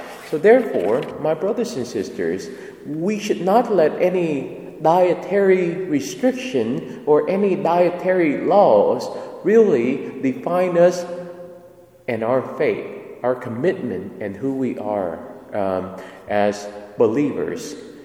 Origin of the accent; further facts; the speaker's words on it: Vietnam; growing up in Vietnam, which is a predominantly Buddhist country.